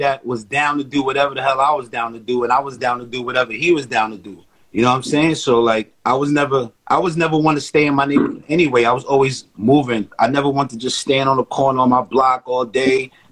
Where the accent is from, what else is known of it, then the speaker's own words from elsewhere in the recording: New York City, New York, United States; So I grew up in Harlem and Washington Heights.